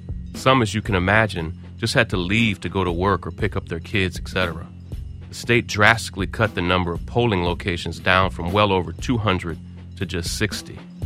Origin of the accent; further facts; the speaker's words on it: Kentucky, United States; died in police custody on January 11th in my home state of Kentucky.